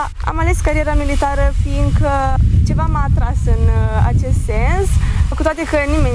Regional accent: Vaslui, Vaslui County, Romania; sunt tocmai din Vaslui

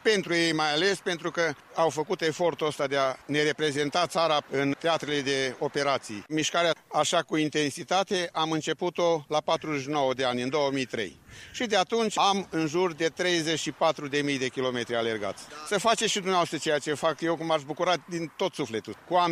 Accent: Cluj-Napoca, Cluj County, Romania; Sunt din Cluj-Napoca, locuiesc aici și m-am înscris cu drag să particip și eu la această mișcare sportivă.

